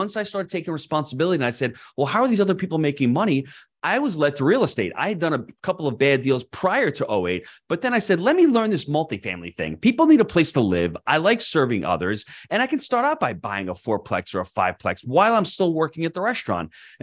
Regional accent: New York City, New York, United States; I moved out 6 years ago, so I'm a New Yorker. Okay. Yeah, yeah, I moved down to Florida 6 years ago

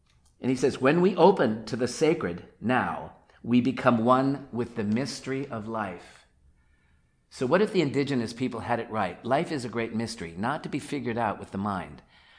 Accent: Atlanta, Georgia, United States; And in the church that I was raised in Atlanta with Kennedy Schultz

